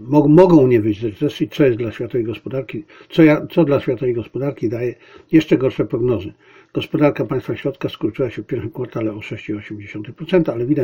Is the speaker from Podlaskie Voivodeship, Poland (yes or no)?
no; Zabrze, Silesian Voivodeship, Poland; born there; Ja się urodziłem w Zabrzu, coś na ten temat wiem.